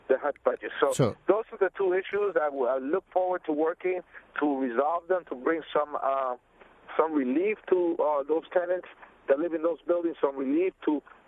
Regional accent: Dominican Republic; English is a second language; now in United States; look, I'm an immigrant. I came from the Dominican Republic. I came here with no papers.

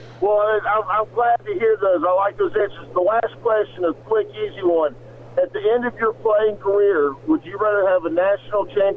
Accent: Alabama, United States; I'm originally from Alabama, so that maybe that's why the college means more to me than the NFL does.

